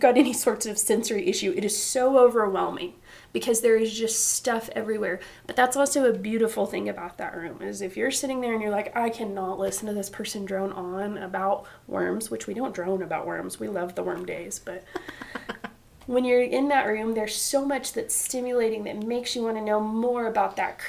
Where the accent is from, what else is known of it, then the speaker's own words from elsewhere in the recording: Lubbock, Texas, United States; So I was born in Lubbock. I grew up in Lubbock. Haven't gotten very far from Lubbock, honestly.